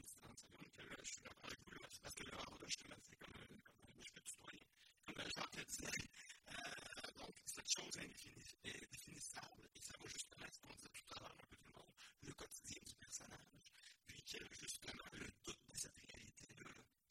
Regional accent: Compton, Quebec, Canada; En Estrie, à Comptonville, là d'où je viens, petit village de 3000 habitants

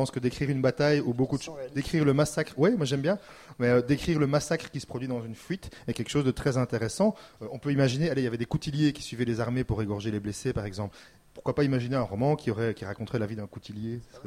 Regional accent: Belgium; je suis belge, je vous l'ai dit.

